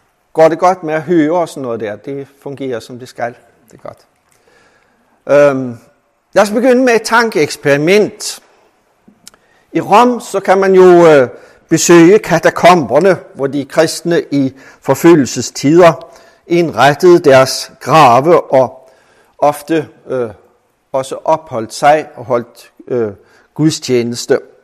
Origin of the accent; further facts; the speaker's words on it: Randers, Central Denmark Region, Denmark; Jeg kommer fra Randers. … Jeg er pensionist nu